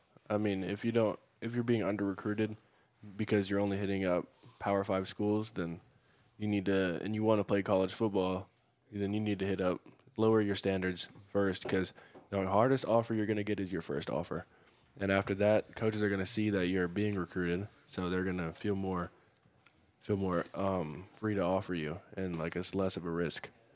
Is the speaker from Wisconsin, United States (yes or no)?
no; Lexington, Kentucky, United States; born there; one, I was born in Lexington, and my sister still lives in Lexington